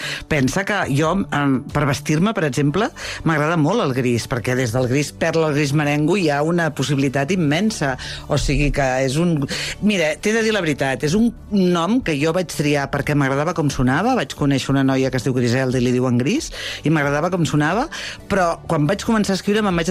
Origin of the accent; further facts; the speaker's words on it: Figueres, Catalonia, Spain; now in Badalona, Spain; Sóc de Badalona però vaig néixer a Figueres, o al revés, sóc de Figueres però visc a Badalona.